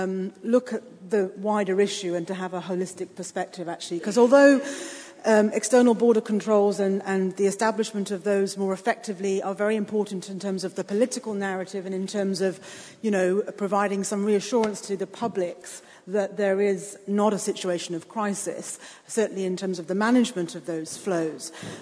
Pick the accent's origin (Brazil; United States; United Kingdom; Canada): United Kingdom; Admittedly, not for me as a Brit, because I still need a passport to travel around Europe because we're not part of Schengen.